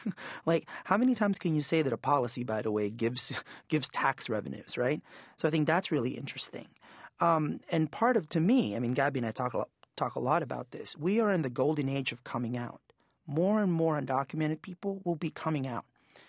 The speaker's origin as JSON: {"language": "English", "country": "Philippines", "said": "I'm from the Philippines. This is not a purely Hispanic Latino issue."}